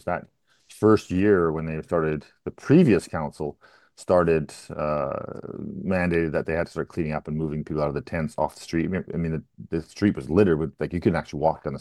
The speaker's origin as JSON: {"language": "English", "region": "British Columbia", "country": "Canada", "said": "It's selfish on our part as British Columbians"}